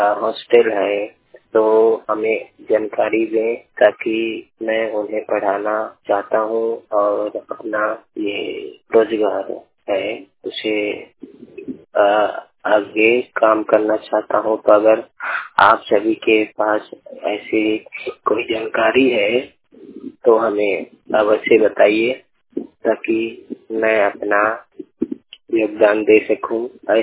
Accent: Jharkhand, India; मैं झारखंड का रहने वाला हूँ।

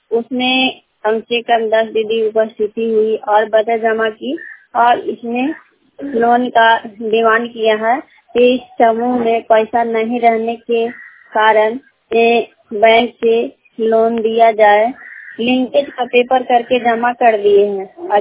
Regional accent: Harnaut, Bihar, India; थाना हरनाव जिला नालंदा के रहने वाली हूँ।

